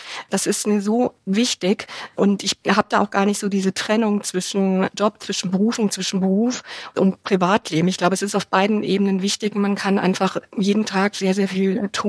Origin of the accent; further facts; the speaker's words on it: Bonn, North Rhine-Westphalia, Germany; ich bin eigentlich Bonnerin, das heißt sehr weit nördlich und 58 Jahre alt, vor circa 20 Jahren in Richtung Westerwald gezogen, inzwischen auf dem Land.